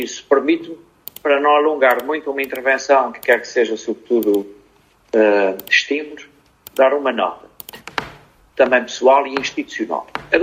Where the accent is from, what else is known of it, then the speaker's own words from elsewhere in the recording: Azores, Portugal; enquanto cidadãos, enquanto açorianos, que somos uma realidade em que cada ilha vale também por si e pelo tudo